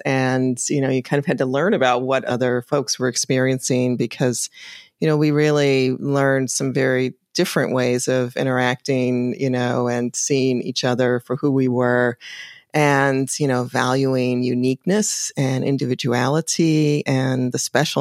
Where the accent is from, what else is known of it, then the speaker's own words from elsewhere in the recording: Chicago, Illinois, United States; Yeah, we grew up on the south side of Chicago during a lot of those transitional years.